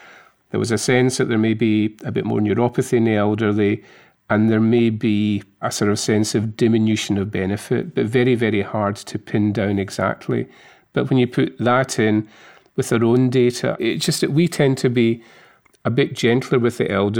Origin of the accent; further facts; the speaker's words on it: Scotland, United Kingdom; accent: Scottish; I was sort of brought up that I'm clearly Scottish by accent and came through the medical school in Glasgow